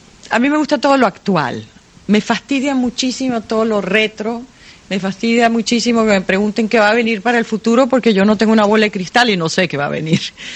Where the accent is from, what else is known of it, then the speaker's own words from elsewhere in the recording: Caracas, Capital District, Venezuela; cuando yo estaba creciendo en Venezuela, en Caracas, la ventana de mi cuarto de dormir daba a un jardín donde había una enredadera de jazmín.